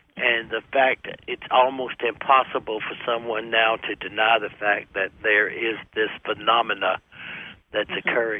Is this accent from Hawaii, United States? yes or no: no; South Carolina, United States; Well, I grew up in South Carolina, you know, and religiously everybody goes to hell in South Carolina.